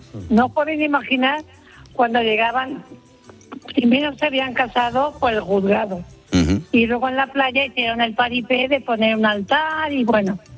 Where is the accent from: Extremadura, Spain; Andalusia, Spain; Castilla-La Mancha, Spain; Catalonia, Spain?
Castilla-La Mancha, Spain; Albacete; que soy de Albacete